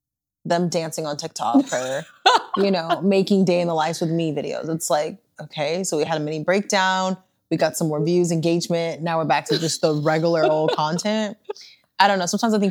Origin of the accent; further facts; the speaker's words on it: West Coast, United States; I think being, you know, born and raised on the West Coast, let's be honest, public transportation for me gives me the ick.